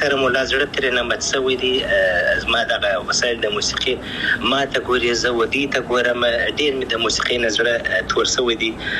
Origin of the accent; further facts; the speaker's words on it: Afghanistan; زه افغان یم، ان شاء الله بیا به افغانستان ته ولاړ سم